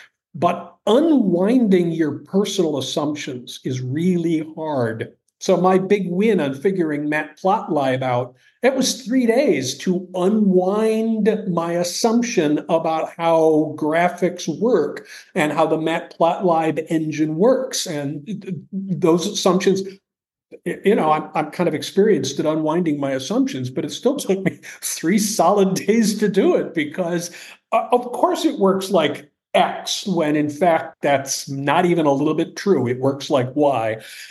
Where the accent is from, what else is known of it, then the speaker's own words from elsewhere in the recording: New York, United States; But the accent's still, you know, a big giveaway that we're from the Northeast.